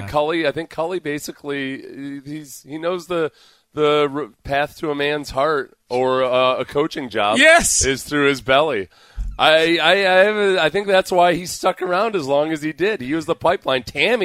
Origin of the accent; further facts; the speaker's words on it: North West England, United Kingdom; accent: Liverpudlian; That was a British thing. That was my Liverpudlian accent.